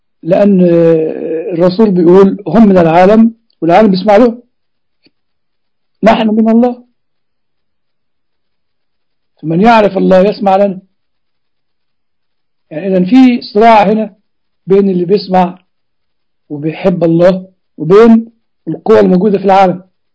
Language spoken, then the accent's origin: Arabic; Egypt; also born or lived in Cambridge, United Kingdom; أنا مصري درست ابتدائي وثانوي ودخلت كلية الحقوق سنة، وبعد كده جت البعثة لجامعة كامبريدج ففضلت السفر